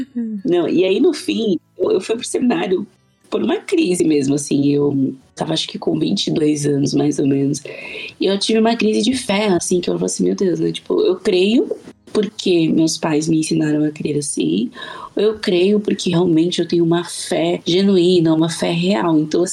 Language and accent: Portuguese; Angola; born there; Bom, eu nasci em Angola.